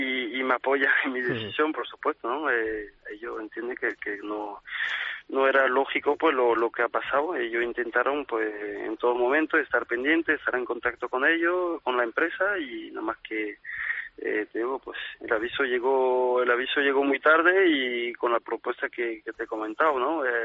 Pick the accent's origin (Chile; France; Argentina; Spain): France; Arles, Provence-Alpes-Côte d'Azur; Spanish is a second language; Tengo ya varios compromisos muy muy especial y muy importante, sobre todo en mi tierra. Por ejemplo, en Arles, a fin de temporada